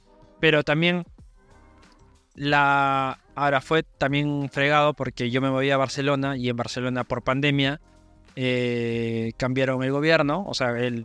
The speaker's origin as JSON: {"language": "Spanish", "country": "Peru", "moved": "as an adult", "said": "el momento de que yo salí de Perú, era un momento convulsionado"}